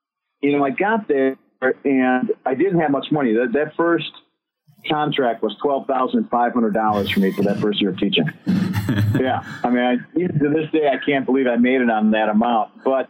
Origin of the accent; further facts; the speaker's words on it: Milwaukee, Wisconsin, United States; So I grew up in Wisconsin.